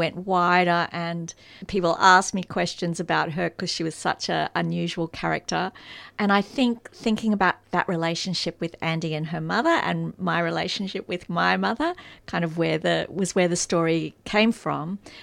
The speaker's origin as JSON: {"language": "English", "town": "Brisbane", "region": "Queensland", "country": "Australia", "tie": "born or raised there", "said": "So I grew up in Brisbane in the 1970s."}